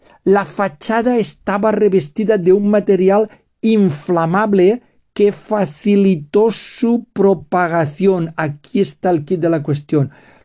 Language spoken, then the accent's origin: Spanish; Gandia, Valencian Community, Spain; Sabéis que yo soy de Gandía, Valencia es la capital nuestra